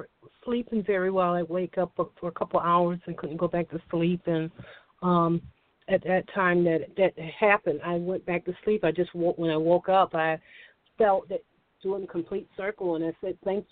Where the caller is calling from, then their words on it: New York, United States; I'm calling from New York.